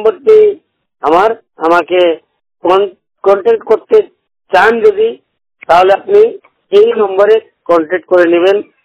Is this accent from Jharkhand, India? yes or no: yes; Dandu, Jharkhand, India; আমার গ্রাম হল ডান্ডু, পঞ্চায়েত গোবিন্দপুর, প্রখণ্ড রাজনগর, জেলা সরাইকেলা খরসমা এবং রাজ্য ঝাড়খণ্ড।